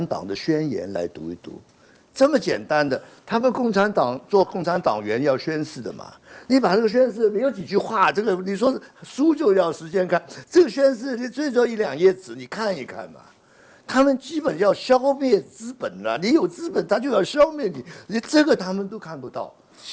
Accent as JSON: {"language": "Chinese", "country": "Hong Kong", "said": "我们香港人还没有感觉。"}